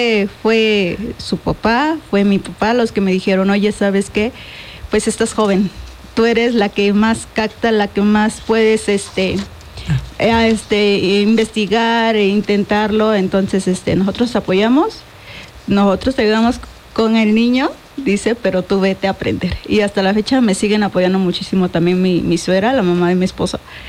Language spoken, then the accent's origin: Spanish; Xochitlán, Puebla, Mexico; Somos del pueblo de Xochitlán. Allá es muy conocido por el pueblo de las flores.